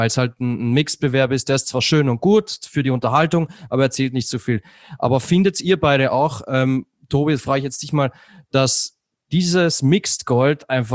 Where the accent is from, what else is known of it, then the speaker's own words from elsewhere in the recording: Austria; ich als Österreicher, ich habe es im Vorgespräch schon erwähnt, ich habe mich sehr gefreut für euch, wirklich.